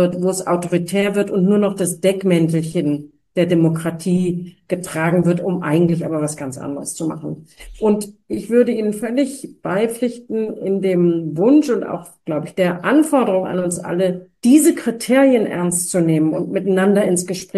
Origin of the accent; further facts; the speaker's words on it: Germany; auch als Deutsche weiß ich natürlich